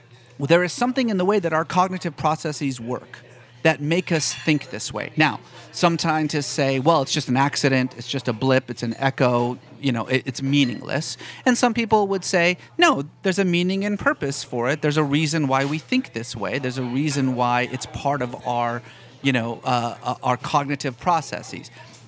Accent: Iran; born or raised there

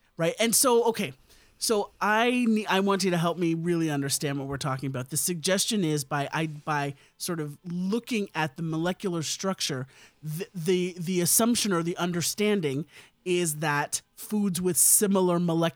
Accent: India; obviously as an Indian person myself

